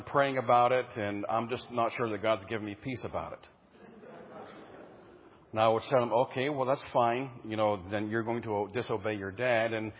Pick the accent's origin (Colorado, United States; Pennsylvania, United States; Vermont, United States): Pennsylvania, United States; also born or lived in Washington, D.C.; moved to the big city of Washington, D.C., growing up in Pennsylvania, everybody knew their neighbors.